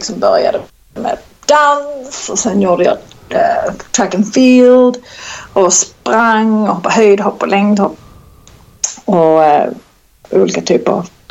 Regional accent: Kristianstad, Skåne, Sweden; accent: Scanian; jag är född och uppvuxen i Kristianstad.

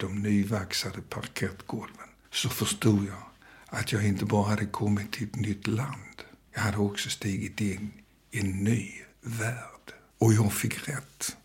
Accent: Stockholm, Stockholm County, Sweden; born there; also born or lived in Copenhagen, Denmark; Så att hon, därför är jag född i Stockholm.

